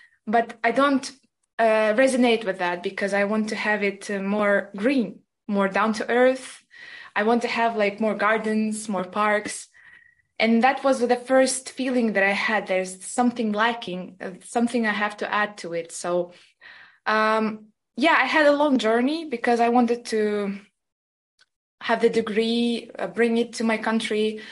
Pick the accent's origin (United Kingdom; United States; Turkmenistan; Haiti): Turkmenistan; Actually, growing up in Turkmenistan, you know, we have to realize that it's a developing country.